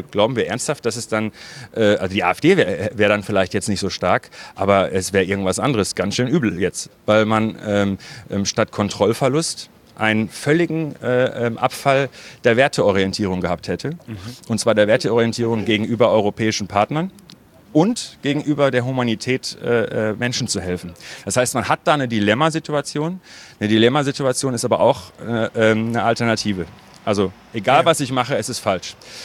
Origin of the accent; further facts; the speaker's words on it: North Rhine-Westphalia, Germany; Also das Ruhrgebiet ist meine Heimat.